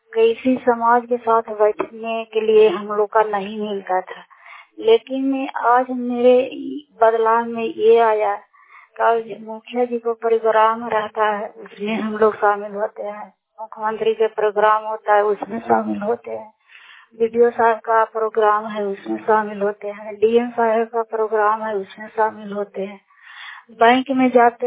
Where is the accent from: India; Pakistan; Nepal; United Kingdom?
India; Madhopur, Bihar; मैं माधोपुर गांव माधोपुर पंचायत चंडी प्रखंड जिला नालंदा बिहार राज्य के निवासी हूँ।